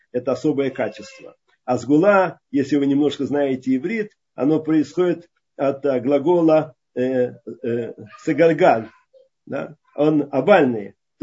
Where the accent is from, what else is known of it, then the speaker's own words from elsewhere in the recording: Riga, Latvia; я из Латвии, в Риге.